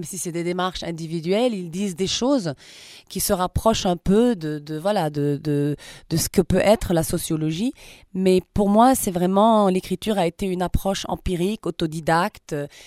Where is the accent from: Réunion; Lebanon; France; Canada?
Lebanon; Moi je suis libanaise.